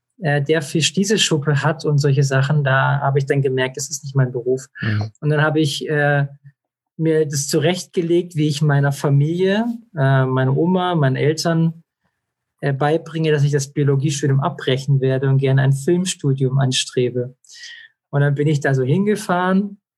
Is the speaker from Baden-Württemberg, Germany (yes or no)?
yes; Esslingen, Baden-Württemberg, Germany; born or raised there